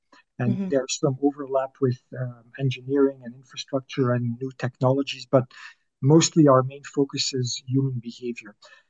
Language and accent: English; Belgium; Well, actually, I was born and raised in Belgium, where I started my career working in road safety.